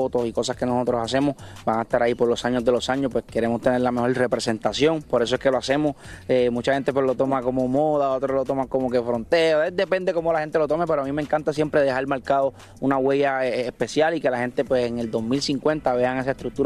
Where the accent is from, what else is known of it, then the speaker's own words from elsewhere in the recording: New York, United States; Sabes que crecí ahí en New York, ahí salió el flow.